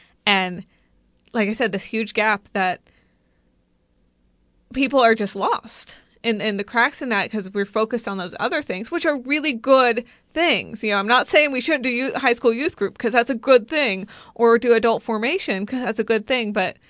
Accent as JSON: {"language": "English", "region": "Kansas", "country": "United States", "said": "Well, I'm originally from Kansas, so I just moved to Texas."}